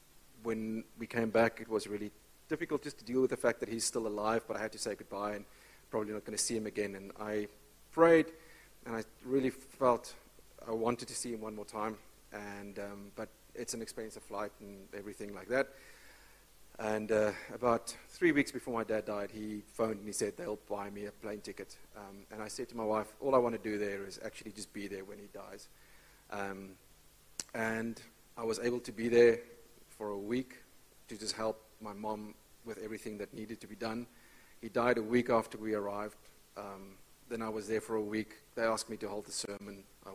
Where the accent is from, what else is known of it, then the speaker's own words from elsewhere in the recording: South Africa; We're from South Africa originally